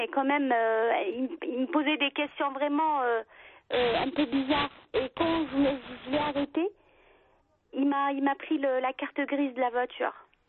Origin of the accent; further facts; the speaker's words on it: Algiers, Algiers Province, Algeria; moi, j'ai vécu à Alger, j'ai grandi à Alger. Voilà, ce qui fait que j'ai fait mes études là-bas.